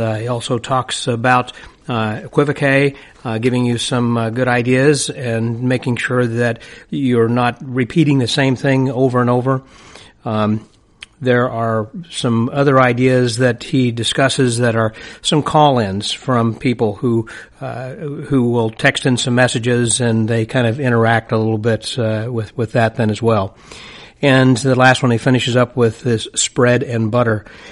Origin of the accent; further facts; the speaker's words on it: Illinois, United States; but he's from Chicago, and I'm originally from Illinois myself, and so perhaps it's just the way we speak.